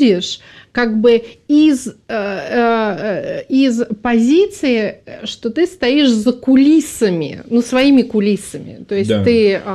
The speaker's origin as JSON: {"language": "Russian", "region": "Saint Petersburg", "country": "Russia", "tie": "born or raised there", "said": "когда я приезжала из Ленинграда, и вот я приезжала к родственникам, все сначала начинали охать, говорит, вот из Ленинграда, бледная, зеленая"}